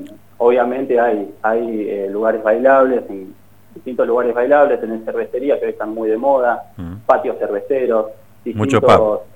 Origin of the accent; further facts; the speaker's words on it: Monte Hermoso, Buenos Aires Province, Argentina; nosotros los que somos de Monte Hermoso y no... Por una u otra cosa de la vida, digamos, nos tenemos que mudar a una ciudad, o sea, para estudiar o para trabajar o lo que sea.